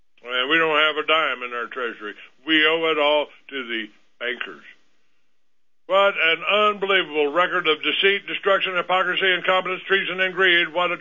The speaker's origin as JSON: {"language": "English", "region": "Georgia", "country": "United States", "tie": "born or raised there", "lives_now": "Colorado Springs, United States", "said": "I grew up in Georgia, but I live in Colorado Springs now."}